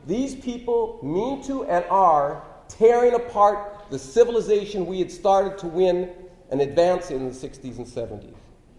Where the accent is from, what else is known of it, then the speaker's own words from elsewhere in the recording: City Terrace, California, United States; born there; it's kind of like I was born in City Terrace.